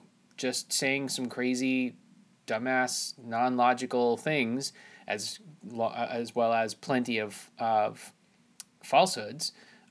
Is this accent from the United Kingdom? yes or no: no; New York City area, United States; I grew up in the New York City area, not in the city, but in the tri-state area.